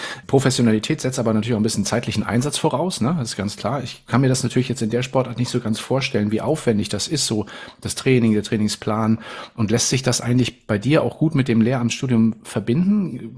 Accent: Northern Germany, Germany; Nun bin ich ja Norddeutscher, für mich ist das gar nicht so ungewöhnlich, so ein Name

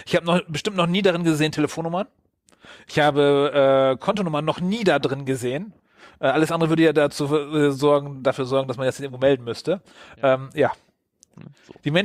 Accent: Wilhelmshaven, Lower Saxony, Germany; Das ist ja aus meiner Heimatstadt.

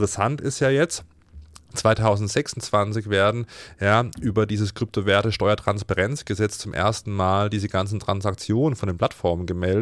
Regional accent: Freiburg, Baden-Württemberg, Germany; hier als Freiburger

